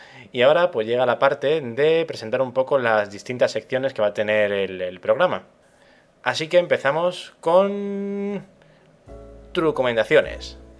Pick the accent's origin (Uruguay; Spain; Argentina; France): Spain; Málaga, Andalusia; also born or lived in Madrid; now in Barcelona, Spain; Ahora mismo estoy viviendo en Barcelona con Nuria. Aunque soy de Málaga y hasta hace muy, muy poquito he estado viviendo en Madrid.